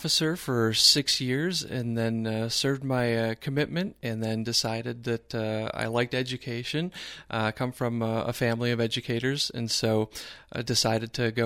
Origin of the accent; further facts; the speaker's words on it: Michigan, United States; But I was born and raised in Michigan, about an hour away from where we're at right now.